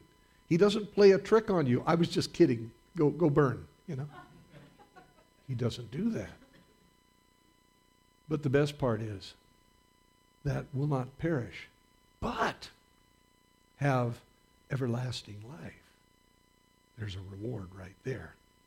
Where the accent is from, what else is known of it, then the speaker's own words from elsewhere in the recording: United States; born there; because I was born in America, and I know a little bit about Christianity